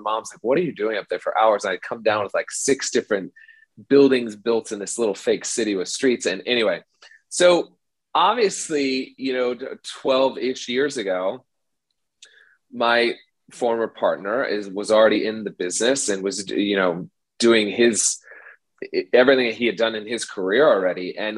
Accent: Midwest, United States; And I grew up in the Midwest and, you know, they were split level. They were two-story houses.

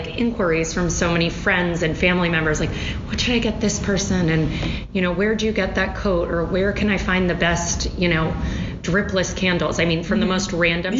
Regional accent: Baltimore, Maryland, United States; And I'm from Baltimore, so

